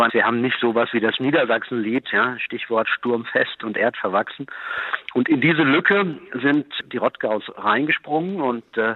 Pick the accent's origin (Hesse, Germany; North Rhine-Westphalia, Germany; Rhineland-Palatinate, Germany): Hesse, Germany; Offenbach; Und ich bin in Offenbach aufgewachsen. Ich weiß noch, dass ich ein paar Meter von der alten Schlesinger Fabrik groß geworden bin